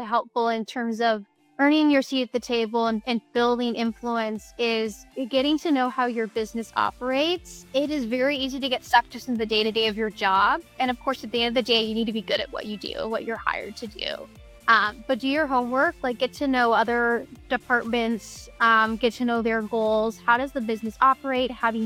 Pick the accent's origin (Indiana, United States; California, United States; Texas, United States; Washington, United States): Washington, United States; Seattle; also born or lived in Chicago; now in New York, United States; I'm originally from the Seattle area. I've spent the last 3+ years in Chicago and now New York. So I've slowly made my way from west to east.